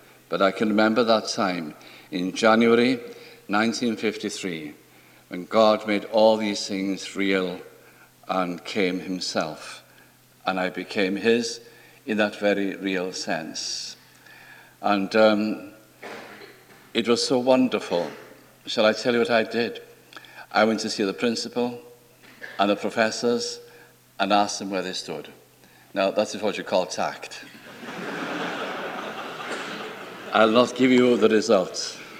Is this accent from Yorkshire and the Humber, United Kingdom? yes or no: no; Wales, United Kingdom; I think it is apparent that I'm Welsh. I think you can tell that by now. I only have to open my mouth and people know where I'm from. Well, my background, now don't run away when I tell you, is Calvinistic Methodism.